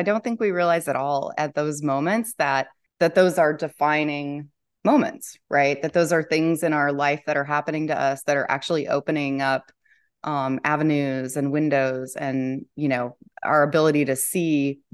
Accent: Oconto, Nebraska, United States; I grew up in Oconto, Nebraska, a town of 160.

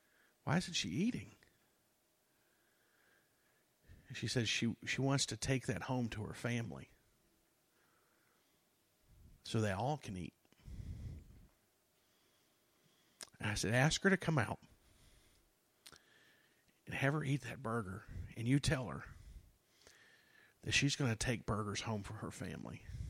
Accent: Texas, United States; we're from Texas, and we do things big in Texas.

